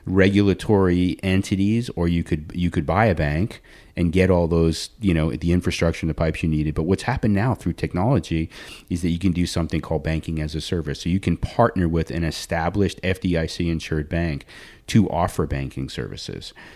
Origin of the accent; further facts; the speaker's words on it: New York, United States; now in Charlotte, United States; I've lived in Charlotte since 2002. I grew up in New York.